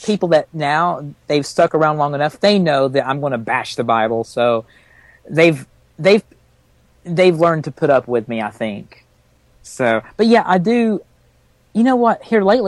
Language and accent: English; the South, United States; accent: Southern; I get picked on because of my Southern accent, but I don't think it's as strong as some of the other peoples around here.